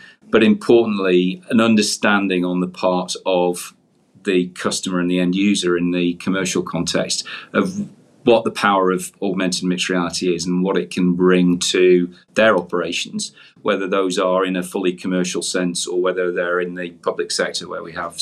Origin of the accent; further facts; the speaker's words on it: North West England, United Kingdom; moved away as an adult; now in Canada; I'm obviously by my accent, a born and bred New Brunswicker, but originally from the northwest of the UK, and moved to Canada as a on secondment to the Canadian Army.